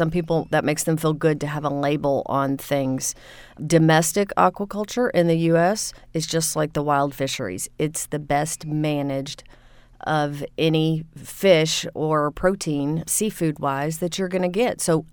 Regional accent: Gulf Coast, United States; I'm an oyster kind of a girl. I come from the Gulf.

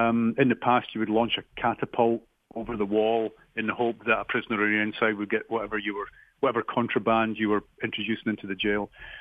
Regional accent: Edinburgh, Scotland, United Kingdom; So to be the second Scottish crime writer from Edinburgh to be knighted was a big deal for me.

